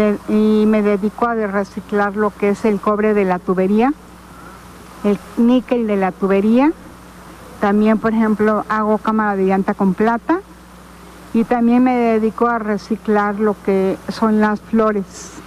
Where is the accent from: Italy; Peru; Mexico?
Mexico; Temixco, Morelos; Yo vengo de Temisco.